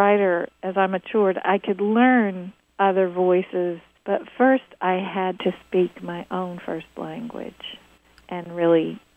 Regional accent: Kentucky, United States; I grew up in Nicholas County, Kentucky, and I went to high school there, and it felt very small to me eventually

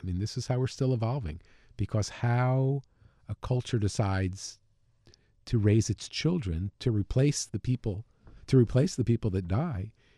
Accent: New York, United States; Well, I grew up outside of New York, and I spent a lot of time there as a teenager

